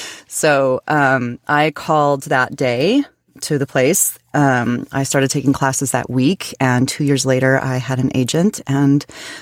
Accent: Idaho, United States; also born or lived in Oregon; And my home state, Idaho, had a terrible economy. And Oregon, where I graduated from, had the worst economy in the nation.

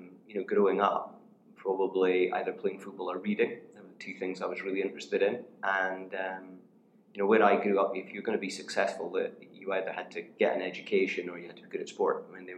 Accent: Aberdeen, Scotland, United Kingdom; I grew up in Aberdeen in the north of Scotland. So I had with my mum and my dad and my older sister. Mm-hmm. Quite relatively humble beginnings. Grew up in a council housing estate

